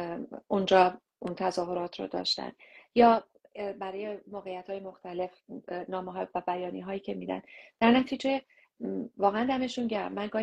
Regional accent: Iran; اوریجینالی گفتم از ایران

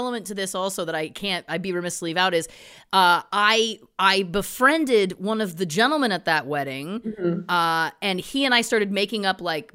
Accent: Ontario, Canada; Yes, I grew up outside of Toronto

